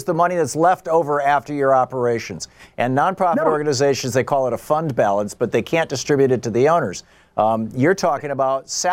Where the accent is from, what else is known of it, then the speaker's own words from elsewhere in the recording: United States; My position as an American, not as a libertarian, would be that we should invest in our children.